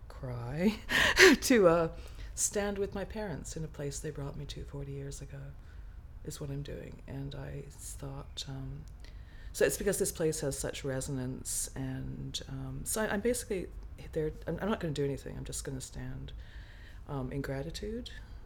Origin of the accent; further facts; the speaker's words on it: London, United Kingdom; I grew up in Southeast London, and we had no money.